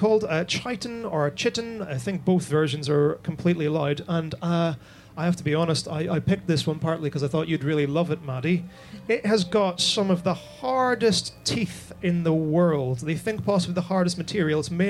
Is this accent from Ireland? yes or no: yes; Ireland; as an Irishman, I cannot say it makes you more honest.